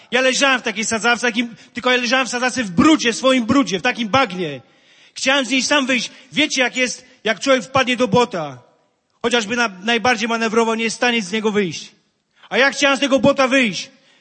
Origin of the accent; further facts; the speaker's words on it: Zielona Góra, Lubusz Voivodeship, Poland; pochodzę z miasta Zielonej Góry.